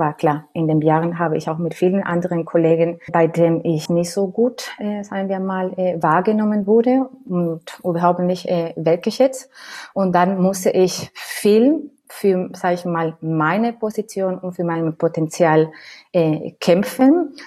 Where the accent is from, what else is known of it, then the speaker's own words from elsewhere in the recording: Andalusia, Spain; German is a second language; moved away as an adult; ich komme sprünglich aus Spanien. Meine Wurzeln liegen im Südspanien, Andalusien, zwischen zwei Städten, Sevilla und Cádiz.